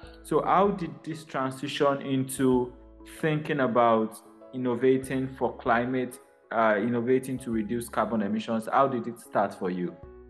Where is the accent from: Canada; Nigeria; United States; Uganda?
Nigeria; Being a Nigerian myself, I am so proud that innovations like this are coming from Nigeria.